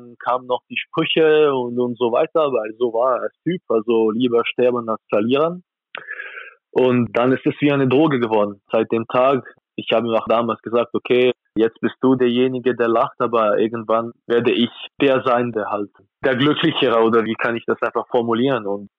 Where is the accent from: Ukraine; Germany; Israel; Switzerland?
Switzerland; Bern; also in Bern, wo ich aufgewachsen bin